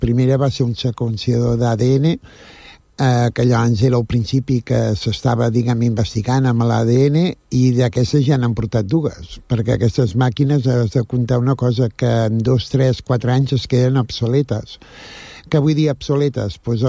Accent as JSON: {"language": "Catalan", "town": "Badalona", "region": "Catalonia", "country": "Spain", "said": "que som de Badalona"}